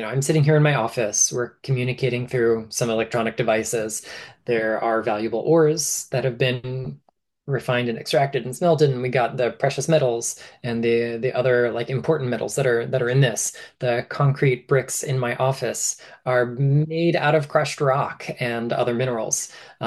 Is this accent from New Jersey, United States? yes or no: no; Florida, United States; because I'm from Florida, and in my entire home county, not just my hometown, but established whole county, is the highest point is like 32 feet above sea level.